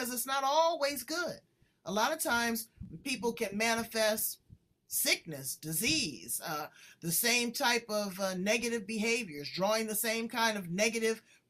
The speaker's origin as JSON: {"language": "English", "town": "Los Angeles", "region": "California", "country": "United States", "said": "I'm from LA."}